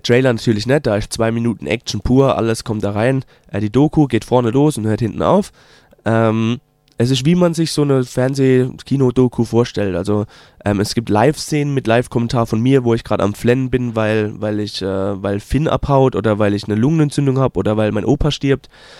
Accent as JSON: {"language": "German", "country": "Germany", "first_language": "German", "said": "Eigentlich kennt man es ja bei uns in Deutschland umgekehrt. Die sind eigentlich Englisch und jemand bespricht sie Deutsch. Aber ich dachte, Deutsch ist unsere Muttersprache, also mache ich es auch auf Deutsch."}